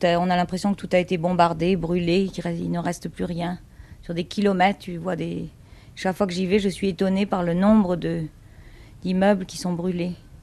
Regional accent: France; je suis française

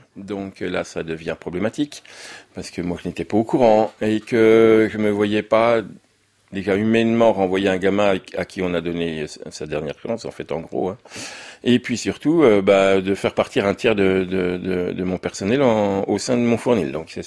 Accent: Besançon, Bourgogne-Franche-Comté, France; born there; je suis né à Besançon, je suis boulanger depuis 24 ans

